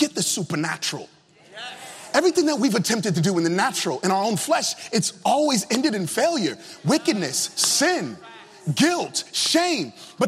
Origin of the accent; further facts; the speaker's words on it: Virginia, United States; Down south, I'm from Virginia. Down south, we say, we done gone and blown it.